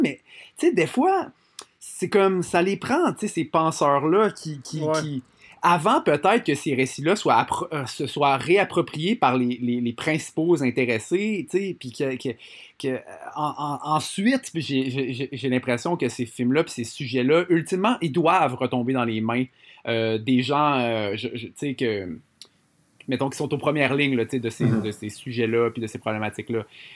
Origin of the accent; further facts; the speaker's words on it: Quebec, Canada; moi, comme tu dis, je suis un Québécois